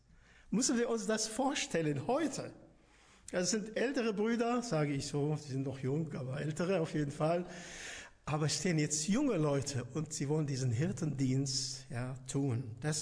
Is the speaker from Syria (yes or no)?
yes; Damascus, Damascus Governorate, Syria; moved away; Das ist meine Geburtsstadt, Damaskus.